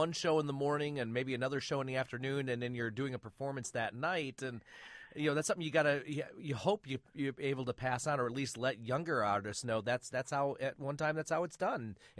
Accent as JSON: {"language": "English", "town": "Flint", "region": "Michigan", "country": "United States", "tie": "born or raised there", "said": "I grew up in Flint, Michigan, and there was a channel. It was a TV station in Detroit"}